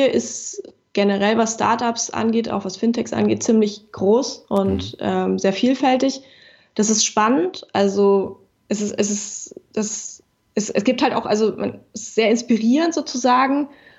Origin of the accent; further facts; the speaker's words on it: Berlin, Germany; Hauptstadt, ja, Berlin ist meine Heimat. Ich komme aus Berlin, ich liebe Berlin und es ist auch kein Zufall, dass wir jetzt hier gegründet haben.